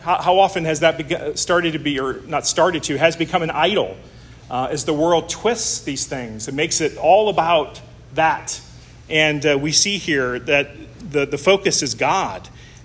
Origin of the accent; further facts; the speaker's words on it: United States; As an American, I can become so used to the way we do things, right?